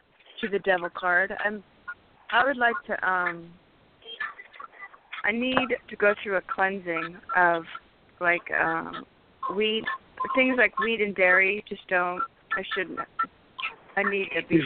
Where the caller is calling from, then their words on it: San Francisco, California, United States; I am calling in from San Francisco.